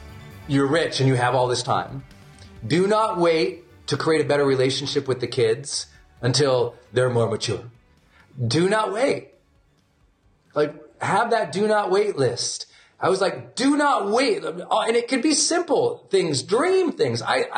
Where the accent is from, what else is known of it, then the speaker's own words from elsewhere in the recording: Montana, United States; I'm from Montana. I can chill out on the mountain or on the lake or in the river with a fly pole all day happily.